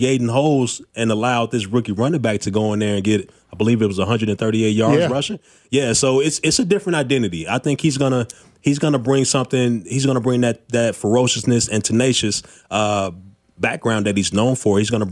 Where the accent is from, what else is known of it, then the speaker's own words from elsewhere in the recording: Chicago, Illinois, United States; also born or lived in Fargo / New Jersey / Colorado / Houston; now in Kansas City, United States; Before that, I went to North Dakota State, and before that, I grew up in Chicago. So, you know, I've been all over the place. I've been from Chicago to Fargo, North Dakota, to New Jersey, to Colorado, Houston here in KC, which I call my home.